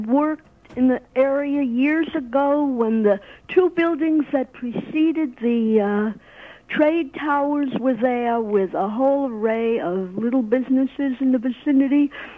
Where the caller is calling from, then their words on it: New York City, New York, United States; from the Bronx, and I'm calling to say